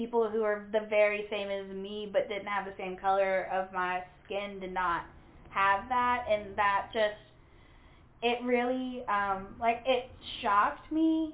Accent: Louisville, Kentucky, United States; I'm from Louisville, and I'm friends with a lot of people I grew up with in Louisville on Facebook, Twitter, TikTok.

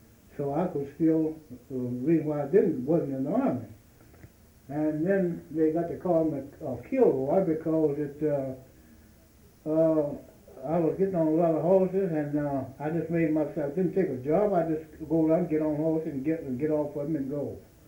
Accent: Richmond, Kentucky, United States; Richmond, Kentucky, but it really wasn't Richmond. But I'm going to say Richmond. I was born in the country. I was from Richmond.

